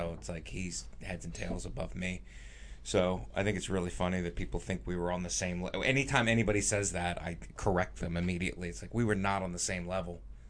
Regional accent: Youngstown, Ohio, United States; also born or lived in Boca Raton, Florida / Philadelphia; I'm from Youngstown, Ohio, originally.

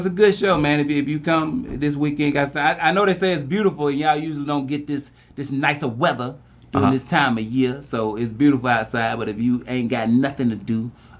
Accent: Carrollton, Georgia, United States; like I used to host like a night in my hometown right outside, it's called Carrollton, Georgia.

